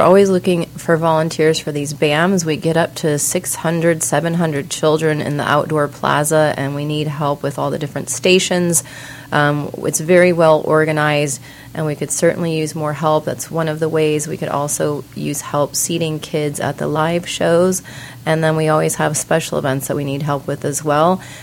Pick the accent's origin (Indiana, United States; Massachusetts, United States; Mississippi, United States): Indiana, United States; South Bend; now in Florida, United States; I'm born and raised in South Bend, Indiana. Mm-hmm. I came to Florida. My entree to Florida was Tampa.